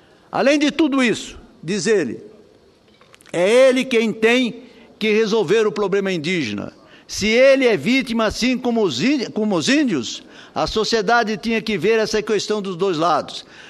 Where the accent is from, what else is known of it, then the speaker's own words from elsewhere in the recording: Brazil; todos nós somos brasileiros.